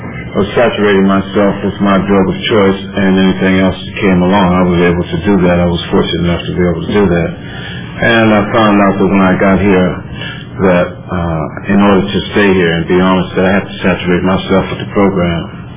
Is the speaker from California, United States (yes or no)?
yes; San Francisco, California, United States; I'm from San Francisco also